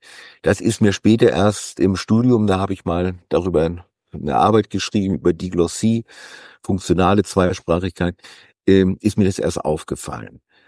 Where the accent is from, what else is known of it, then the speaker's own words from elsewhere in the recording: Schleswig-Holstein, Germany; Ich komme aus Schleswig-Holstein.